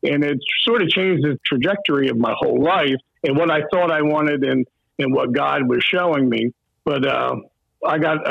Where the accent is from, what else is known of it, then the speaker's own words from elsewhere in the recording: Cape May, New Jersey, United States; Sure. Yes. I'm from Cape May, New Jersey. If you know anything about New Jersey, it's a good section in New Jersey. But I've been here for 54 years and going on 55.